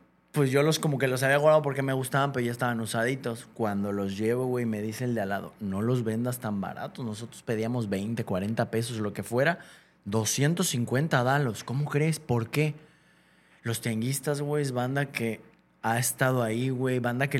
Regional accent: Mexico; Yo llego a varios países, güey, me gusta mucho viajar. Y como mexicano estás hecho a prueba de casi cualquier país.

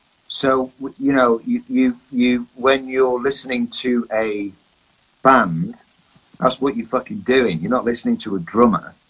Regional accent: Bury, North West England, United Kingdom; we're five lads from Bury.

